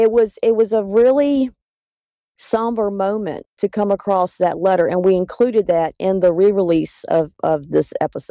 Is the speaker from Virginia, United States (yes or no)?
yes; Virginia, United States; I was born and raised in Virginia. Been in Virginia my entire life.